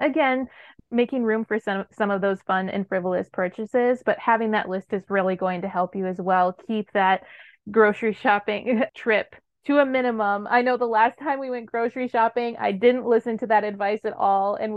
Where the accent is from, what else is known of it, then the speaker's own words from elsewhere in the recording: Wisconsin, United States; When I was back in my home state of Wisconsin, we would shop at Aldi because that was the cheaper option for us.